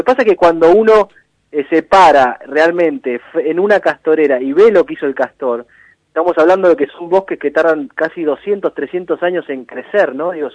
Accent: Argentina; es una historia que habla de nosotros como argentinos

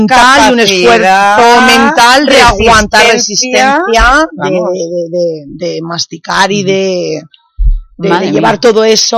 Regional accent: Elche, Valencian Community, Spain; yo soy de Elche y yo de Elche, de Alicante, de la Comunidad Valenciana

